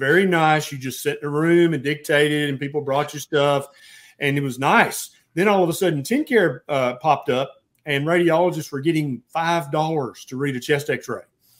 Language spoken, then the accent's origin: English; Tennessee, United States; And I'm a redneck from Tennessee, and I'm like, pasta? Who said that?